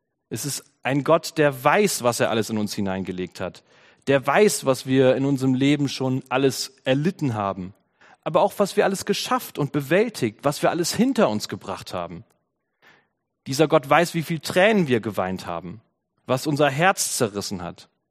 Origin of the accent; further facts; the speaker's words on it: Germany; Ich glaube, wir sind Deutsche, wir können das nicht besonders gut.